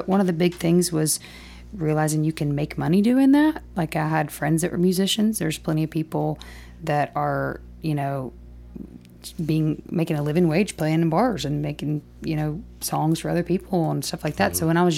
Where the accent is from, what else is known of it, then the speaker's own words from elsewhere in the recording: Rosemark, Tennessee, United States; I'm from a little town called Rosemark, Tennessee. It's in northern Shelby County. It's about 30 minutes north of the actual city limits of Memphis, or like downtown Memphis. Grew up there, lived there pretty much my whole life.